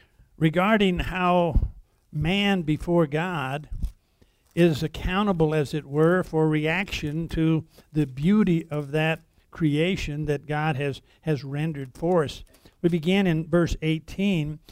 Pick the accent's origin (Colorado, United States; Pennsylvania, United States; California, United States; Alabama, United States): Colorado, United States; I said, I'm from here in the San Luis Valley. And they say, you've never been anywhere else? And I said, if you're born in the right place, you don't have to move.